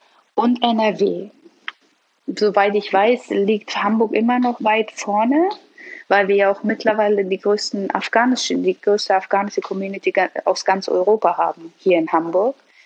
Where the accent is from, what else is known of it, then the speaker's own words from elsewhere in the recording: Iran; also ich glaube, dieses sehr interessiert sein ist eine sehr, sehr gute Eigenschaft der Iraner